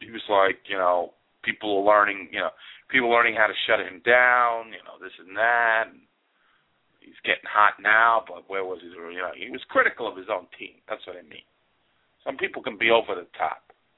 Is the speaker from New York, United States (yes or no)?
yes; New York, United States; I'm from New York.